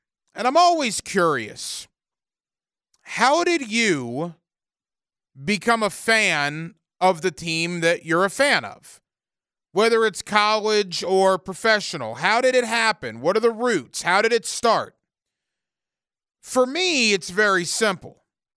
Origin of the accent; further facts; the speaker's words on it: Tallahassee, Florida, United States; I was born in Tallahassee in the shadows of Doak S. Campbell Stadium at Tallahassee Memorial Hospital. Lived in the Killarn area, if you're familiar with Tallahassee.